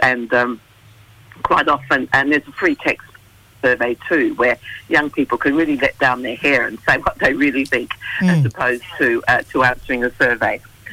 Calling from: Brisbane, Queensland, Australia; So I'm calling from Brisbane.

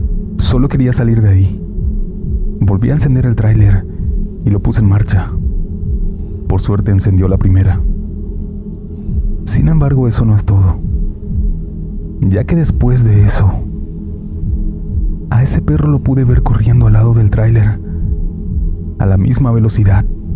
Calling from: Mexico City, Mexico; de la Ciudad de México.

